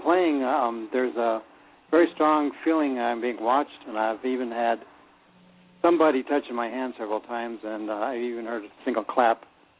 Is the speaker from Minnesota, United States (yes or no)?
no; Denver, Colorado, United States; also born or lived in Van Nuys, California; No, I actually grew up in Denver, but I was born in Van Nuys, California.